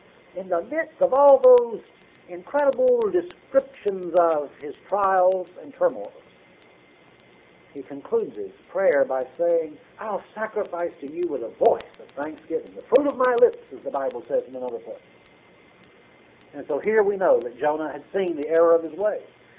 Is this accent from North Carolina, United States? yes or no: yes; North Carolina, United States; I was raised on the Atlantic coast in North Carolina, and we went out often swimming in the ocean